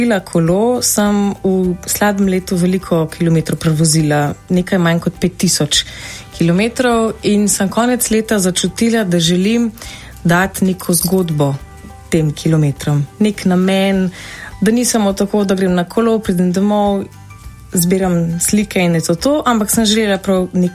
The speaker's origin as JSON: {"language": "Slovenian", "town": "Kočevje", "region": "Southeast Slovenia", "country": "Slovenia", "tie": "born or raised there", "said": "To vedno rečem, da je Kočevsko, ker sem iz Kočevja doma."}